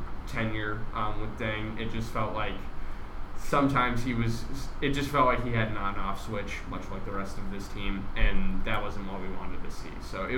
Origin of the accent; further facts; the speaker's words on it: Chicago, Illinois, United States; I grew up watching Wildang in Chicago